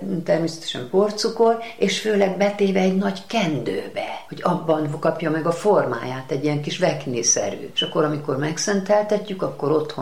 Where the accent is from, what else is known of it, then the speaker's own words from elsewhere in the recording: Debrecen, Hajdú-Bihar, Hungary; hadd említsem meg a szülővárosomat, Debrecent. Nagyon-nagyon nagy szeretettel gondolok Debrecenre.